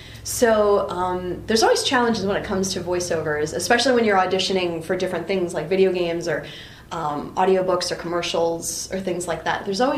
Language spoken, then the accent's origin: English; New Jersey, United States; and then I moved back here to New Jersey. I'm from New Jersey. Yay, Jersey!